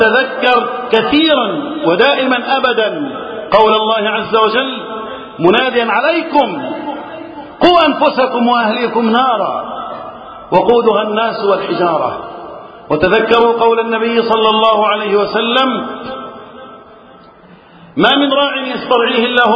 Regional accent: Egypt; اللهم احفظ بلدنا مصر وسائر بلاد المسلمين من الفتن.

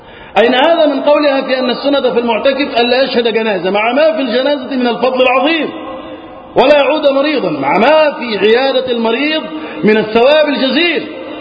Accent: Egypt; اللهم احفظ بلدنا مصر وسائر بلاد المسلمين من الفتن.

